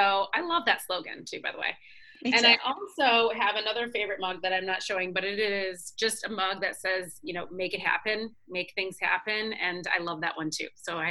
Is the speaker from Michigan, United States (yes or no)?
yes; Michigan, United States; So this is exciting. I am from Michigan.